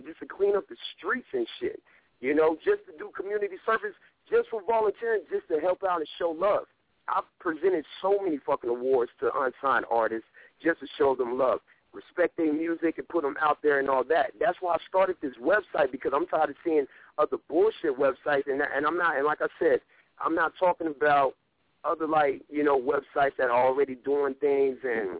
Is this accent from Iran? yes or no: no; California, United States; Now, I'm from Cali. I'm a young kid. I'm only 24